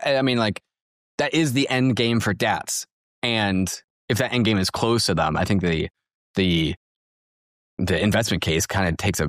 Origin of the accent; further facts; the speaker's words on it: Washington, United States; I bet my home state of Washington State